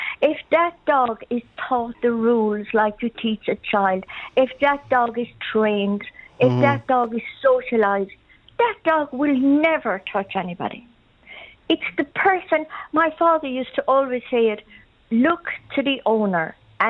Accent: Munster, Ireland; I grew up in County Clare in Cracklow with dogs.

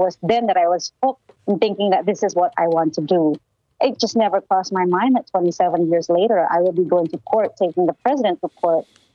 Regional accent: Indonesia; I grew up in Indonesia. I grew up under an authoritarian regime.

